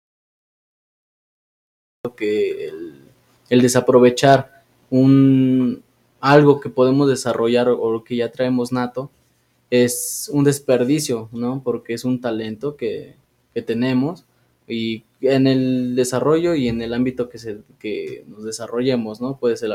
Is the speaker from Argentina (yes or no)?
no; Huamantla, Tlaxcala, Mexico; Soy orgullosamente huamantleco, aquí nací, aquí vivo, y estoy progresando aquí mismo.